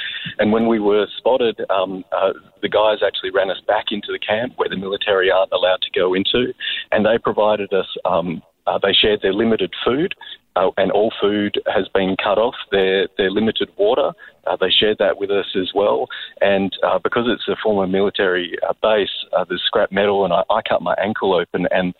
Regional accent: Australia

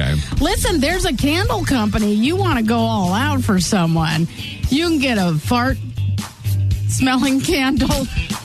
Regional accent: Chicago, Illinois, United States; I loved it because I'm from Chicago.

